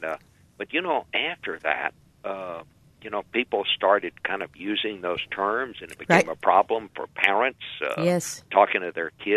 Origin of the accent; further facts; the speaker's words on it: Texas, United States; you know, I come from Texas. I kind of like it when somebody who's not from the Northeast